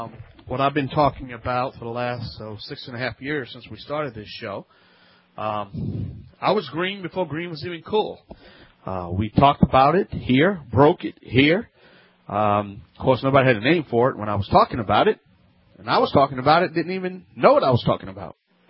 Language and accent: English; Louisiana, United States; I'm the Cajun contractor